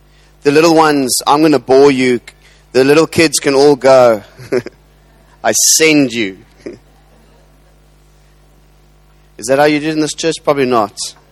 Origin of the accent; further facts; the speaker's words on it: Cape Town, Western Cape, South Africa; I'd like to apologize before I start. I'm from Cape Town